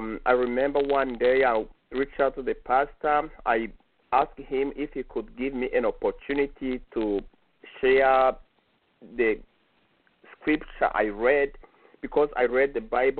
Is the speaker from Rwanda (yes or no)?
yes; Kigali, Rwanda; English is a second language; in the northern province of Rwanda, and when I was a year old, my parents moved to the capital city, Kigali, where I grew up most of my life. I grew up in Kigali